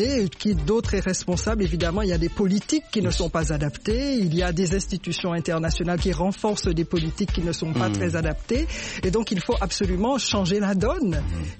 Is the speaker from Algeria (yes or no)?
no; Martinique; first language French; le français, c'est ma langue, l'une de mes langues, et c'est ma langue maternelle.